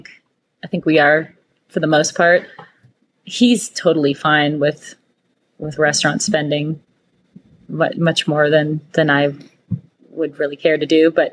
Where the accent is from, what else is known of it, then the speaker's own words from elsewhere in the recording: Ohio, United States; I'm from Ohio originally